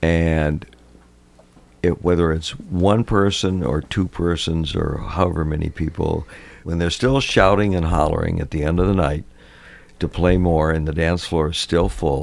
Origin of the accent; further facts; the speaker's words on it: Richfield, United States; back in my hometown of Richfield